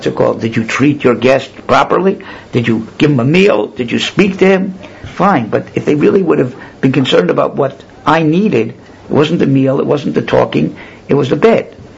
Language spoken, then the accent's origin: English; Miami, Florida, United States; When I was a teenager, and I grew up in Miami